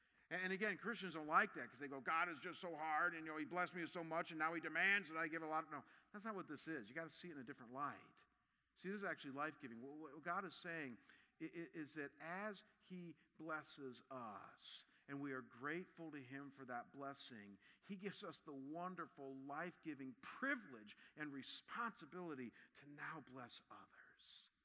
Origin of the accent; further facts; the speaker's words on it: Cleveland, Ohio, United States; And so, I come from Cleveland. They're not doing that in Cleveland. And I'm telling you, I love my home, but people weren't like that.